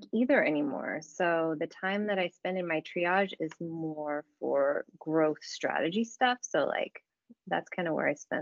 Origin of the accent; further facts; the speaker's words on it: Santa Barbara, California, United States; No, okay, I'm from Santa Barbara.